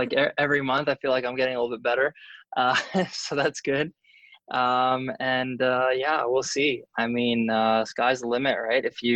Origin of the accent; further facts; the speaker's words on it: Canada; as a Canadian